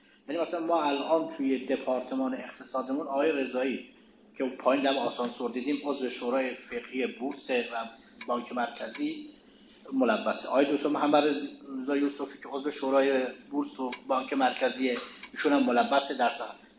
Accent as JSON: {"language": "Persian", "town": "Mashhad", "region": "Razavi Khorasan", "country": "Iran", "said": "من خودم که اومدم اینجا من پایه در واقع من از مشهد اومدم، پایه 6 هم مشهد خونده بودم اومدم اینجا"}